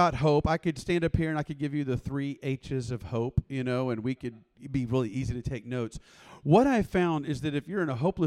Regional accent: Waco, Texas, United States; I am from Waco, been there my whole life

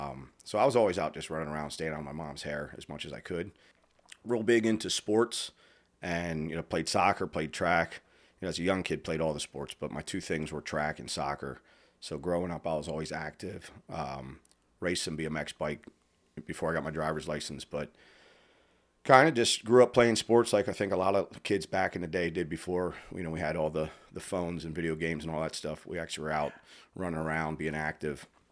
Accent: Palmyra, United States; Yeah, I'm a local guy. I'm from Palmyra my whole life. Never left, still in Palmyra. Grew up on the the other side of the tracks

